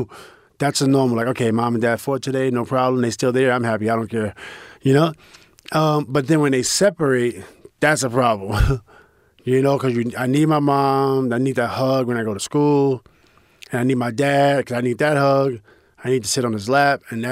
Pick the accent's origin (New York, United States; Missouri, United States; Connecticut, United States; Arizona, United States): New York, United States; New York City; Yeah, and I grew up in 1979, and then in the 80s, it was tough